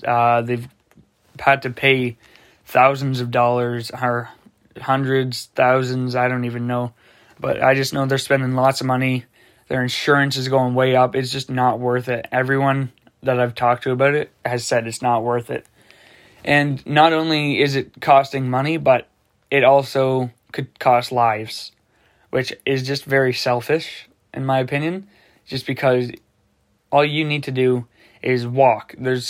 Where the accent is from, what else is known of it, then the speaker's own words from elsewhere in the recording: Canada; that just proves right there why I love being a Canadian. We are hockey. We are Canadian.